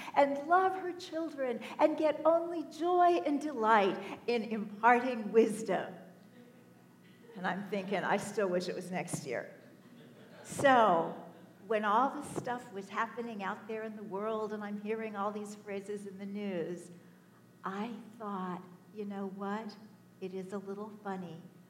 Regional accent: Kansas City, Missouri, United States; I grew up in Kansas City

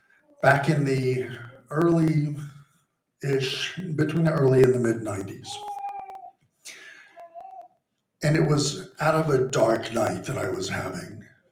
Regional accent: Florida, United States; I'm from Florida. It's just a reference.

